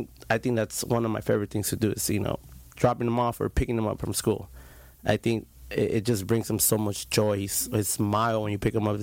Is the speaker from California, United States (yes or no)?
yes; Santa Ana, California, United States; Born and raised in Santa Ana. Had a great time. Amazing family, hardworking family.